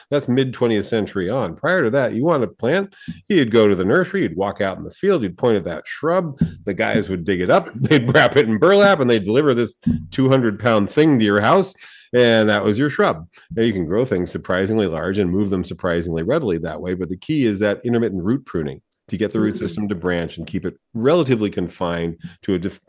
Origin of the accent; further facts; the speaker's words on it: San Diego, California, United States; I grew up in San Diego, where Ficus benjamina was planted in front yards.